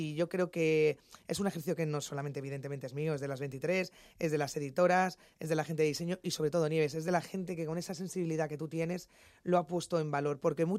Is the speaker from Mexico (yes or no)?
no; Madrid, Community of Madrid, Spain; soy del Paseo de Extremadura, de barrio, allí lo bueno o lo malo nos lo contamos siempre a la cara.